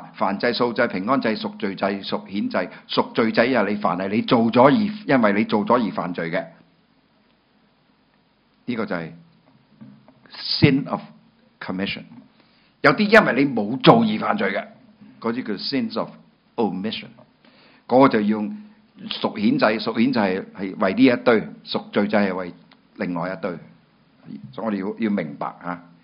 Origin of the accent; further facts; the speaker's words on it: China; 我中國人